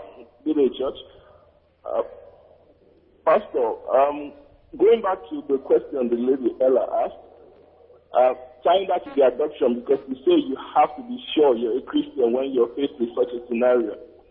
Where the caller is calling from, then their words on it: Netherlands; I'm calling from Netherlands.